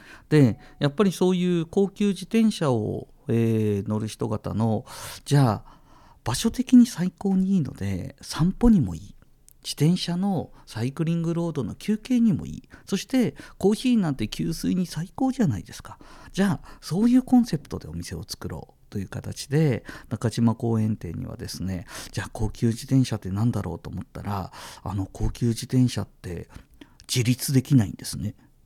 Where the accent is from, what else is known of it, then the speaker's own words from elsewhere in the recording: Sapporo, Hokkaido, Japan; 私の実家は札幌でジンギスカン屋をやってるんですが